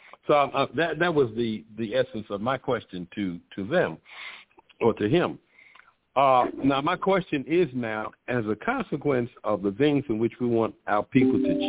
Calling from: Florida, United States; Greetings. … I'm calling from South Florida.

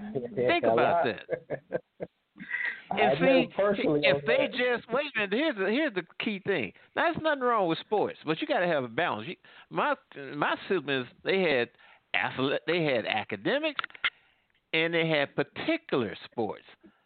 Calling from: Midwest, United States; Well, I'm calling from the Midwest.

